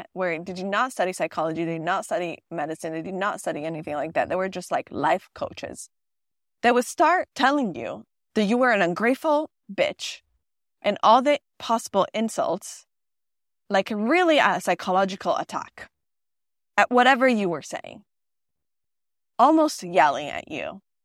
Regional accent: Turin, Piedmont, Italy; I was from Turin, so I was in the center in Turin

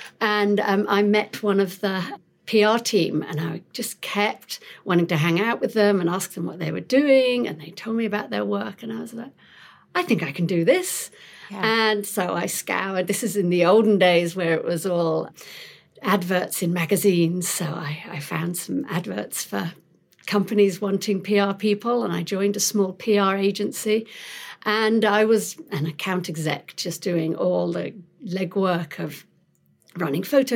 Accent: London, United Kingdom; As you can probably hear, I'm not from around here. I'm originally from London.

